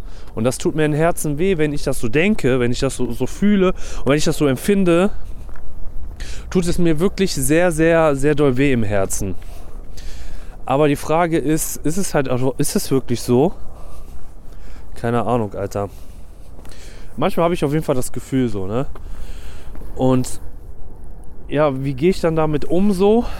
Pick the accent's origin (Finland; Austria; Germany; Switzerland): Germany; Gruiten, North Rhine-Westphalia; now in Wuppertal, Germany; wir wohnen ja in Wuppertal und ich komme ja eigentlich aus dem Dorf, ne, aus Grüten genauer. Und ich möchte gerne wieder aufs Ländliche